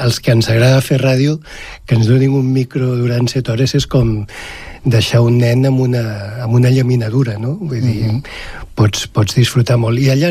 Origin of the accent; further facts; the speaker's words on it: Barcelona, Catalonia, Spain; now in Terrassa, Spain; jo sóc de Gràcia, de Barcelona, tot i que ja fa més de 20 anys que visc a Terrassa